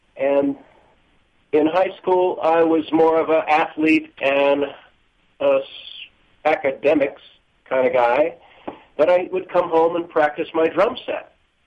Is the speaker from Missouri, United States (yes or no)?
no; California, United States; now in Albuquerque, United States; I'm a native Californian, but now proud to say I'm an Albuquerquean or a Burke.